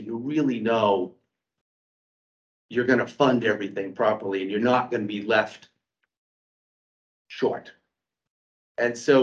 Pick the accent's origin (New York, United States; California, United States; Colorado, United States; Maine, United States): Maine, United States; I grew up here in Maine. I skied Mount Abram, Sunday River as a kid, Shawnee Peak.